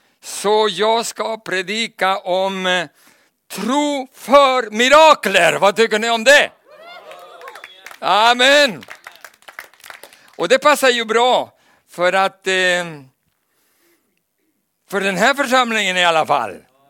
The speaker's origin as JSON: {"language": "Swedish", "country": "Chile", "tie": "born or raised there", "moved": "as an adult", "said": "Så jag föddes i Chile och växte upp där. Och kom till Stockholm för att studera till musikpedagog på musikhögskolan."}